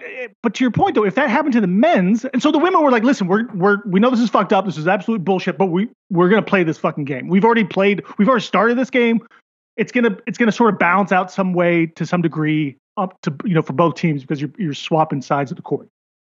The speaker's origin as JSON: {"language": "English", "town": "Seattle", "region": "Washington", "country": "United States", "tie": "born or raised there", "said": "I mean, growing up in Seattle and University of Washington and maybe half my friends that I sort of still know."}